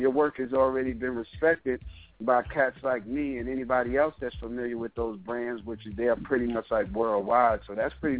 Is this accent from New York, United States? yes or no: yes; Hempstead, New York, United States; I'm from New York, Hempstead, Long Island, man.